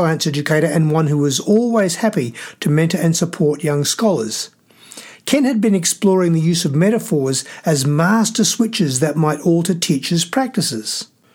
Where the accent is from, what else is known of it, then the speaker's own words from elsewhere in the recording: Queensland, Australia; also born or lived in Victoria; I had moved from Victoria to a new school in my home state of Queensland